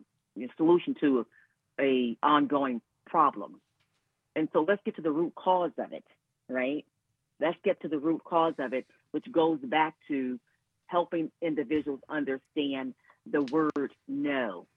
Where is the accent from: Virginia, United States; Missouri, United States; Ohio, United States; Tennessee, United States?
Ohio, United States; Cleveland; born or raised there